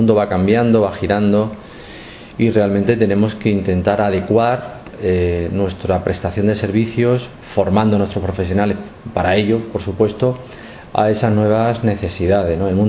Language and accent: Spanish; Utrera, Andalusia, Spain; Uy, yo soy de Andalucía. Me quedo con una puesta de sol de Ayamonte, con un paseo por las playas de Chiclana y por una primavera en la campiña de mi pueblo, de Utrera